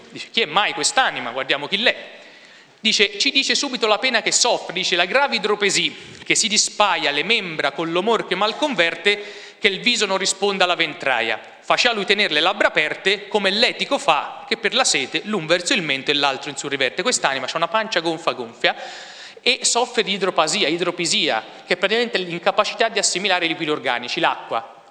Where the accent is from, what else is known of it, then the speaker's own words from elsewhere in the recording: Tuscany, Italy; born there; io c'ho babbo fiorentino, però sono nato in Casentino.